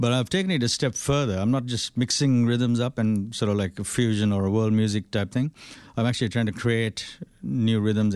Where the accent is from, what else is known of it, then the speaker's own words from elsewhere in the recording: Sri Lanka; English is a second language; like when I grew up in Sri Lanka, I didn't even look at the Sri Lankan drum because it wasn't my kind of thing